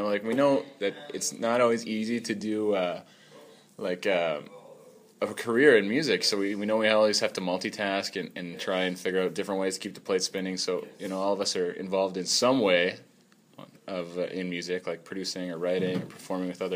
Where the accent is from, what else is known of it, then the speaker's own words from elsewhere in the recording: St. Albert, Alberta, Canada; Tyler and I had known each other from growing up in St. Albert and playing in bands